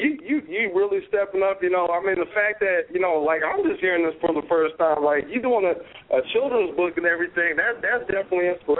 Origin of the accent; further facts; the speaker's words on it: California, United States; I am from California, so I'm putting a little spin on the Dallas scene.